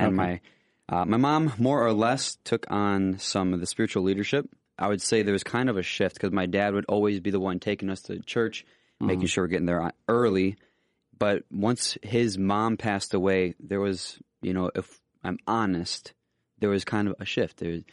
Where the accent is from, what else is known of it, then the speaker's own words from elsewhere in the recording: Griffith, Indiana, United States; Yeah, I grew up right outside of Gary, Indiana, a little place called Griffith.